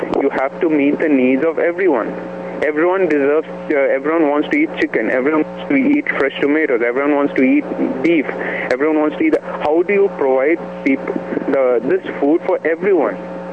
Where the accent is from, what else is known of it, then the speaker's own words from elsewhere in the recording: India; see, I come from a country where the population is very high. All right? I'm basically from India.